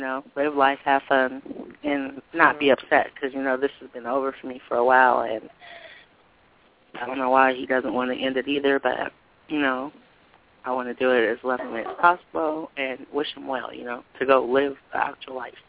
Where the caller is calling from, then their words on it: Colorado, United States; I'm calling from Colorado.